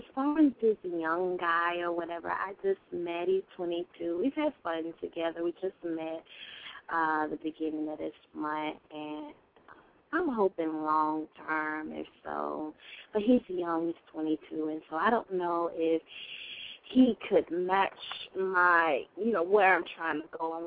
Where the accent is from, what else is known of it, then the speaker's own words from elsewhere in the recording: Daytona Beach, Florida, United States; born there; Yes, I was born in Daytona Beach, Florida.